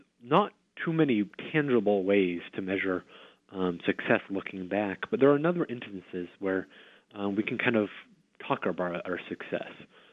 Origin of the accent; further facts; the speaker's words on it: Peterborough, New Hampshire, United States; I was born and raised in Peterborough, New Hampshire, the southwestern part of the state. I grew up most of my life there. It's a small town in rural New Hampshire.